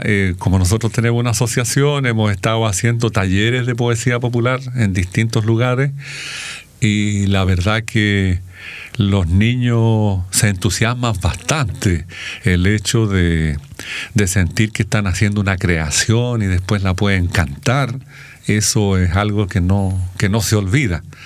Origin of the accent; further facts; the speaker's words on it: Codegua, O'Higgins, Chile; yo soy de Codegua